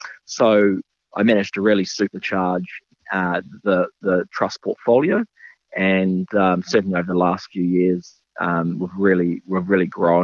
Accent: New Zealand; I'm originally from New Zealand, been working in property investment as a family trust for a number of years, almost as young as I can remember.

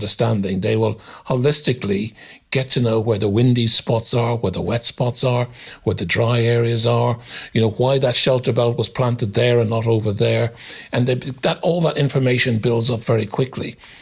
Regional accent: Dublin, Leinster, Ireland; Well, when I grew up in Ireland, in Dublin, my father loved to grow potatoes and the vegetables and the tender roses and the lawns.

